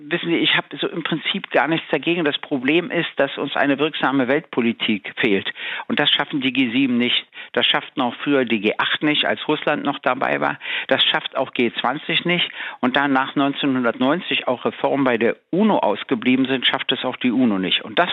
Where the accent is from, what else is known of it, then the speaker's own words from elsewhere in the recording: Germany; Ich komme ja aus der DDR.